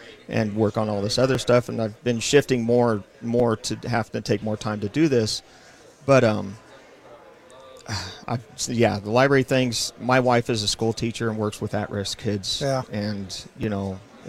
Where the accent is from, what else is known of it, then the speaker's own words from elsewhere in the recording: Idaho, United States; And I grew up in Boise County, so it's been a little niche of mine that I feel for these people because I grew up in that area.